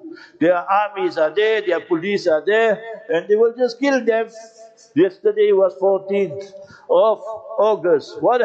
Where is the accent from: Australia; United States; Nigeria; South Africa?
South Africa; I'm South African, my family is here over 100 years.